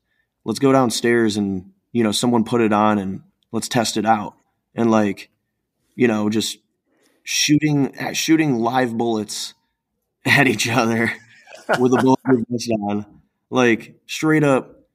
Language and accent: English; Cleveland, Ohio, United States; So like growing up in Cleveland, I definitely came into things a bit more on, you know, the more hardcore end of things.